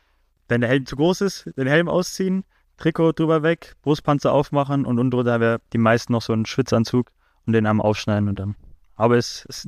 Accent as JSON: {"language": "German", "town": "Wiesloch", "region": "Baden-Württemberg", "country": "Germany", "tie": "born or raised there", "said": "bei uns in Wiesloch, in der kleinen Stadt, aufs Eis gegangen bin und das ziemlich schnell alles gelernt habe"}